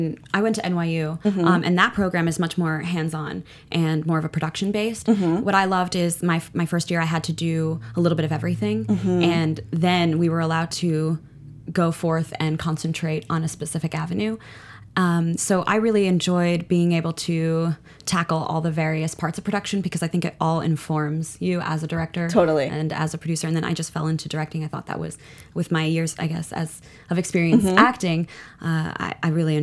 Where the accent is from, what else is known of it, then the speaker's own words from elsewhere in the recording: New Jersey, United States; I grew up in New Jersey. And so I was really close to Manhattan.